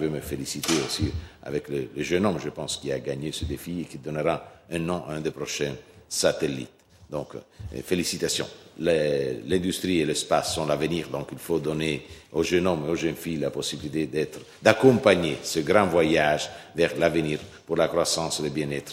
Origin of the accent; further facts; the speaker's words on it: Italy; French is a second language; Moi, je suis italien comme lui